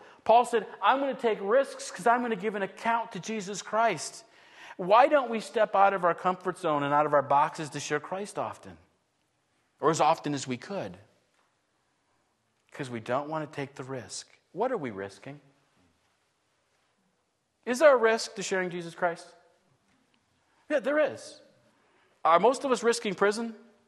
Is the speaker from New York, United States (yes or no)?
yes; Buffalo, New York, United States; I grew up in Buffalo, New York.